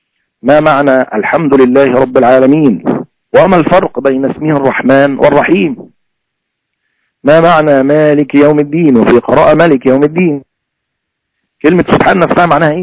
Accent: Egypt; فلو أن رجلا ذهب إلى رجل آخر لكي يخطب ابنته عندنا في مصر

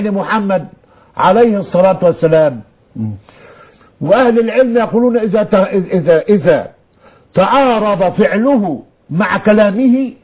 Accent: Beni Suef, Beni Suef Governorate, Egypt; لو اي حد شايفني من بتوع بني سويف هيعرف ان عندنا بني سويف

